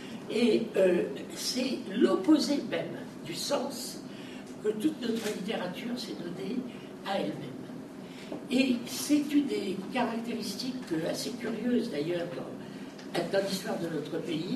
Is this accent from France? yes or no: yes; France; Vous doutez bien que, puisque je suis français, ça m'a mené à des paradoxes.